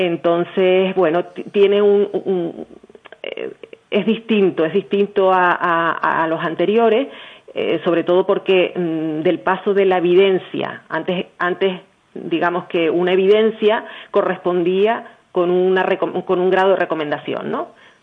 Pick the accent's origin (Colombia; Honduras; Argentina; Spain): Spain; el español, bueno, porque somos españoles, ¿no?